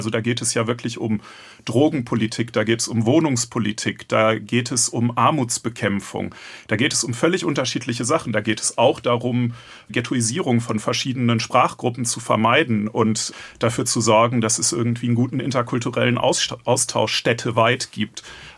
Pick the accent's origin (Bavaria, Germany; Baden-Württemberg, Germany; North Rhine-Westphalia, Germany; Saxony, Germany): North Rhine-Westphalia, Germany; born there; now in Berlin, Germany; ich bin gebürtig aus dem Ruhrgebiet, ich wohne in einem Außenstadtteil von Berlin-Neukölln